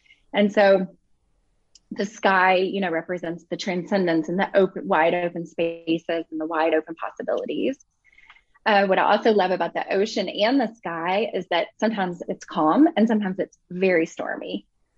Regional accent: Bible Belt, United States; now in Germany; I have to say where I'm from the Bible Belt, you know? So when I was growing up, life revolved around, you know, church and spirituality and community, which was a beautiful, beautiful thing.

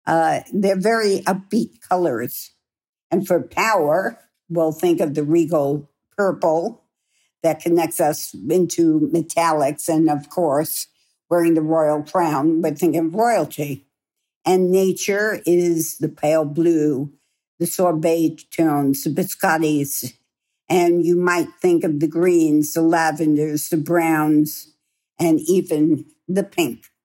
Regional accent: New York City, New York, United States; Now, I'm a New Yorker and many of us in New York a lot of our closets are either all black, certainly.

